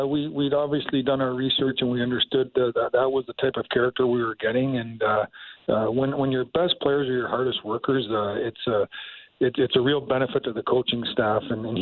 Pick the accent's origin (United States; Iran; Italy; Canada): Canada; Sarnia, Ontario; I took it to Sarnia, Ontario, where my hometown is.